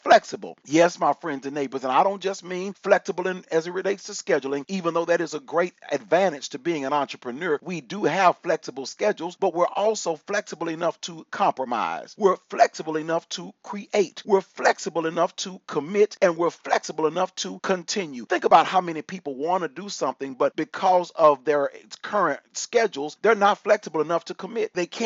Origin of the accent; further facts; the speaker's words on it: Texas, United States; you know I'm a Texan, and everybody in Texas, just about, we all shoot guns.